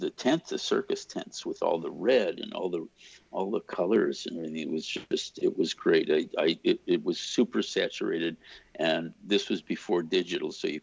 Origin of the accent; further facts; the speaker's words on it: Chicago, Illinois, United States; moved away as an adult; now in Los Angeles, United States; When I came here from Chicago, came to LA from Chicago to go to Art Center, I found out where his house was